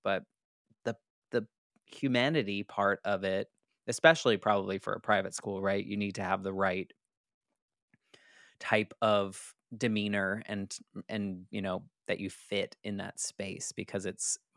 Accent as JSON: {"language": "English", "town": "Boston", "region": "Massachusetts", "country": "United States", "said": "Because I'm from Boston area and there's lots of, we call them rotaries."}